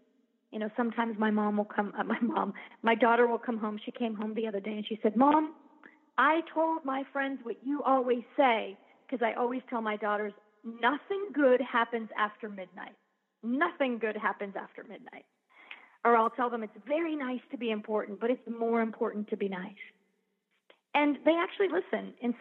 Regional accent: Ecuador; training for a half Ironman right now that I'm going to do in Ecuador in order to raise houses. It's my home country.

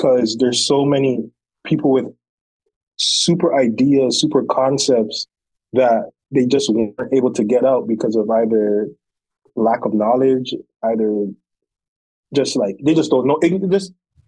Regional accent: Brampton, Ontario, Canada; also born or lived in Scarborough; I was born in Scarborough. Scarborough got really bad. My parents, thankfully, in 2000, I believe, my parents moved to Brampton, and I was in Brampton from a very long time until when I moved out of Brampton to go back to Scarborough.

